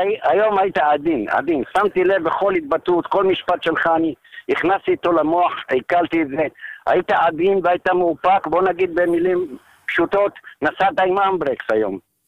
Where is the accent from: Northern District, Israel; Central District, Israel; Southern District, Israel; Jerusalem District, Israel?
Southern District, Israel; Netivot; כמה שנים הייתי בנתיבות, אני יליד נתיבות.